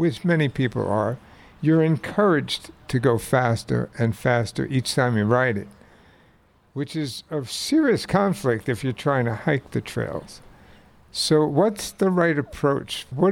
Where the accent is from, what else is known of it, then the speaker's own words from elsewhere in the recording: Bronx, New York, United States; I'm from the Bronx, so I kind of picked up on your Northeast accent.